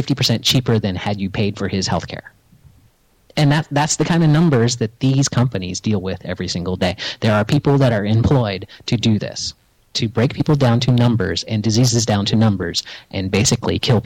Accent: St. Petersburg, Florida, United States; I mean, you have the St. Petersburg Times, which is owned by the nonprofit Poynter Institute from my hometown, yay

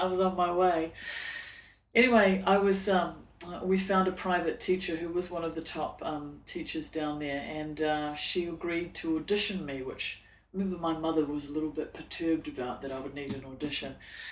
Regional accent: Dunedin, Otago, New Zealand; I'm from New Zealand. So this is where I grew up, right down in the bottom of New Zealand, in the cold, cold south, in a place called Dunedin, which is a very Scottish town.

